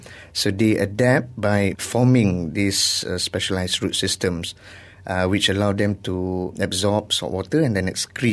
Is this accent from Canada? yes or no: no; Kuantan, Pahang, Malaysia; English is a second language; also born or lived in Mersing / Terengganu / Sungai Petani / Taiping; I was born in Kuantan, and I grew up in coastal districts, coastal towns of Mersing, of Terengganu, of Kuantan again, and then my parents moved to Sungai Petani near Merbuk Mangroves